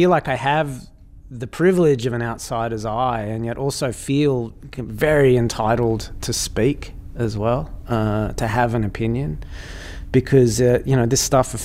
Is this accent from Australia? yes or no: yes; Australia; for me as an Australian